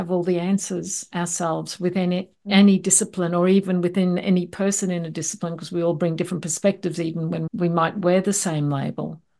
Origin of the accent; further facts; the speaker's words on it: Austria; because I grew up here in Austria in the technical university